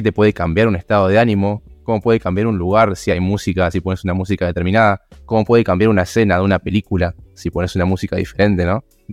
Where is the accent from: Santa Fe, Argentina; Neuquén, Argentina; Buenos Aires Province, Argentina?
Buenos Aires Province, Argentina; Mar del Plata; Bueno, marplatense, músico, guitarrista, cantante, productor.